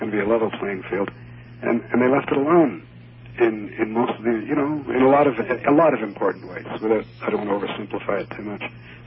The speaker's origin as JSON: {"language": "English", "country": "Ireland", "said": "I'm Irish, and I quite simply don't agree with them."}